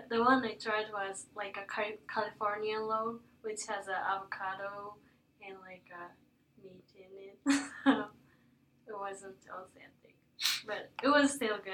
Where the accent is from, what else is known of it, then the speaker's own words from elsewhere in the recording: Yufu, Oita, Japan; So my hometown is called Yufu in Oita, which is located in very south of Japan. And the population is about 35,000, which is, I don't know, not that big.